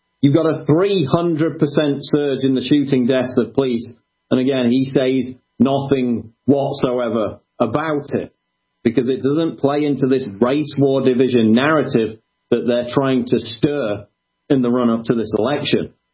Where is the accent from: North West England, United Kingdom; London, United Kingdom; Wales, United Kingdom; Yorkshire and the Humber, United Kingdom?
Yorkshire and the Humber, United Kingdom; Sheffield; In Sheffield, my hometown in England